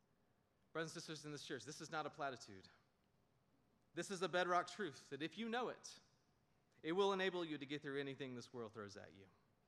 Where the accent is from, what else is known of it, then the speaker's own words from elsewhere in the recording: Florence, South Carolina, United States; Before that, I've lived my entire life in the South. So I was raised in Florence, South Carolina.